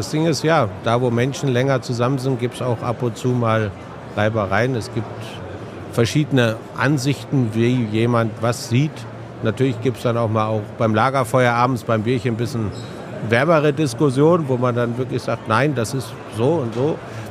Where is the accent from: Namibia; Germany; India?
Namibia; Bei uns in Namibia ist die Yacht eines der streng reguliertesten Industrien überhaupt